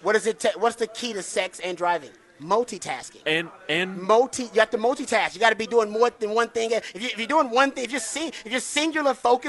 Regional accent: Houston, Texas, United States; I'm from Houston. All right, just full disclosure. So I'm not trying to hate on Dallas people.

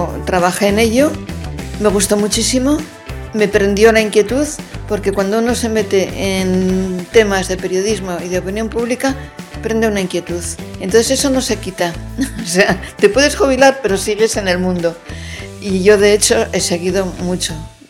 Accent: San Sebastián, Basque Country, Spain; also born or lived in Madrid; Soy guipuzcoana de San Sebastián, nacida en Donosti, y estudié la carrera en Madrid, estudié filología románica

